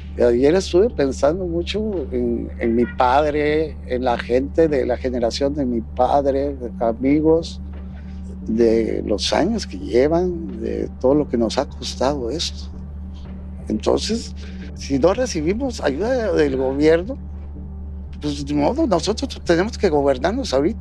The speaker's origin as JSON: {"language": "Spanish", "town": "Acapulco", "region": "Guerrero", "country": "Mexico", "said": "Yo soy de Acapulco y adoro Acapulco."}